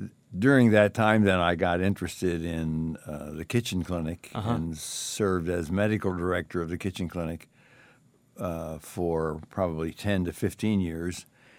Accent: Philadelphia, Pennsylvania, United States; So after the Navy, then we went back to Philadelphia, which was my hometown.

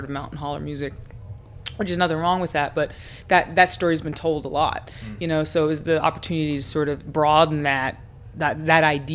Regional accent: Piedmont (Southeastern US), United States; And also, I'm from the Piedmont, you know, the town that Joe Thompson's from. I have my grandmother, all my grandmother's people are from there, you know, still live there.

